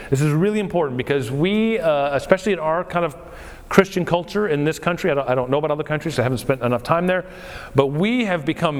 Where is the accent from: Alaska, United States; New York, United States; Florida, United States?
Florida, United States; Now I grew up in South Florida, so that was more of a Baptist thing.